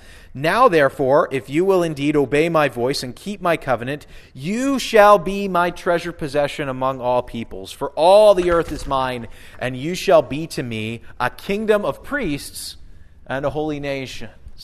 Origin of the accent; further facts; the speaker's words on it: Ontario, Canada; born there; I was born down in Ontario and kind of got sucked in that way.